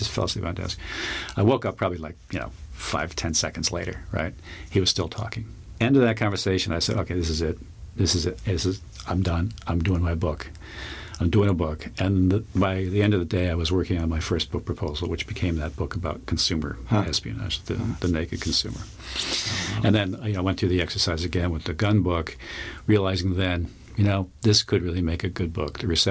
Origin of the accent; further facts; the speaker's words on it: Long Island, New York, United States; And I grew up on Long Island. I was a hurricane junkie.